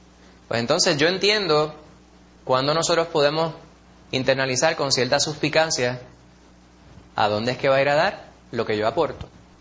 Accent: Puerto Rico; la debilidad de nosotros como puertorriqueños o como latinos

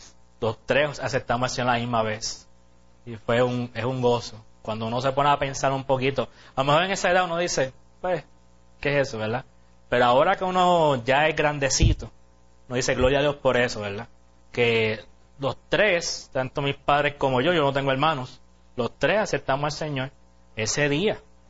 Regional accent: Caguas, Puerto Rico; Básicamente nos criamos en la iglesia en Caguas

